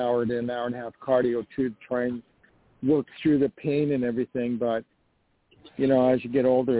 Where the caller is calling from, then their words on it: New York, United States; I'm calling from New York. I'm 63, and I'm a Leo.